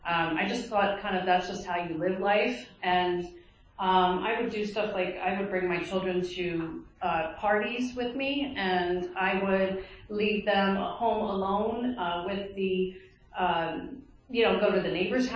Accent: Marlton, New Jersey, United States; I'm from Voorhees, well, Marlton, New Jersey. It's my home group's the first 164 in Voorhees, New Jersey.

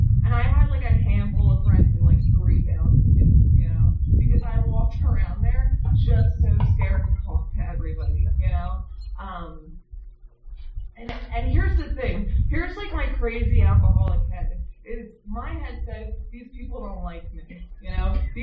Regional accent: Philadelphia, Pennsylvania, United States; So I grew up in Philly. I had 3 siblings, and I have 2 parents

